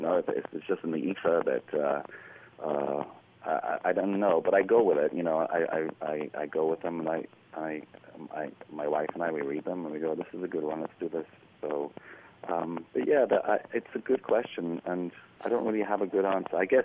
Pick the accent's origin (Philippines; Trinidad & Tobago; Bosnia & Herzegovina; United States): Trinidad & Tobago; I grew up in an island. I grew up in the West Indies. In Trinidad